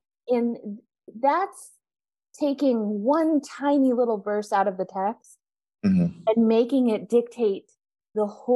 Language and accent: English; Los Angeles, California, United States; No, I grew up in Los Angeles, actually, from LA, and, went to high school, college, and all the things down there, and then went to grad school in the Bay.